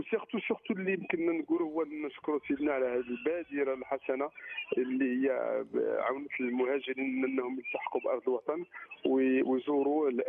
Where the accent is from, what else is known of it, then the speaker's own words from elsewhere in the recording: Morocco; now in Bordeaux, France; انا قريت في المغرب وتعلمت في المغرب وكبرت وصرت في المغرب، وجات الفرصه اني هاجرت لفرنسا، والحمد لله الان انا عندي عائله وكنشغل وظيفه مع مدينه بوردو